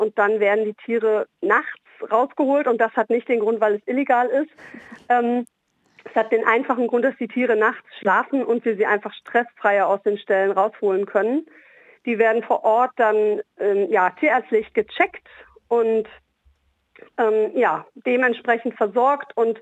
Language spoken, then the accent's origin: German; Hamburg, Germany; Ich komme aus Hamburg